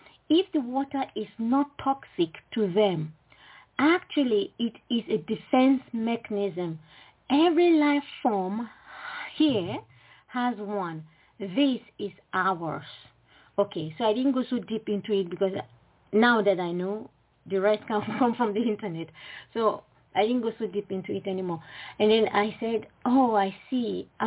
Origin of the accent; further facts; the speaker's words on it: Jos, Plateau, Nigeria; when I was growing up in Nigeria, Jos, in the middle of Nigeria.